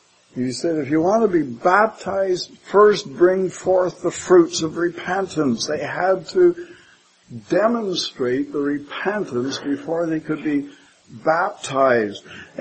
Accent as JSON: {"language": "English", "country": "Canada", "said": "We're Canadian. We know how to live as Canadians."}